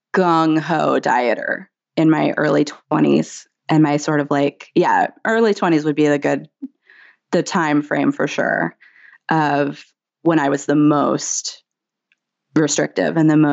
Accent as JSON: {"language": "English", "region": "the South", "country": "United States", "tie": "born or raised there", "said": "And I grew up in the South too, which was like, there's a ton of fried food in the South, a ton of seafood"}